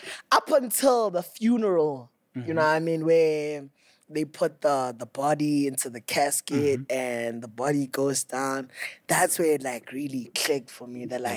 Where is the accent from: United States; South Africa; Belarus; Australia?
South Africa; Pretoria, Gauteng; I was born in Soshanguve. Mm-hmm. I was raised there for a little bit. You know, until primary school.